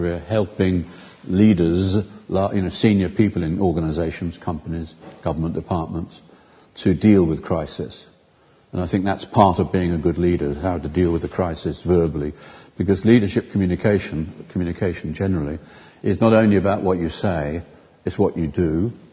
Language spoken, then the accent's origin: English; United Kingdom; I'm British, kind of, fourth generation Italian, actually … so I should be speaking in the mother tongue of my homeland